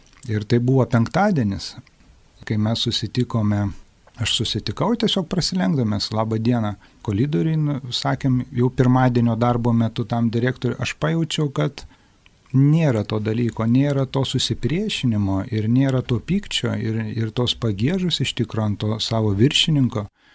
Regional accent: Prienai, Kaunas County, Lithuania; esu iš Prienų.

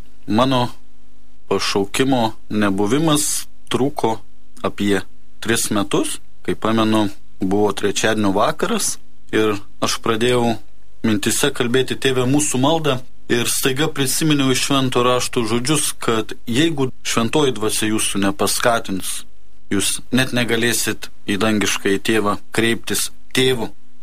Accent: Troškūnai, Utena County, Lithuania; Esu kilęs iš Anykščių rajono, Troškūnų

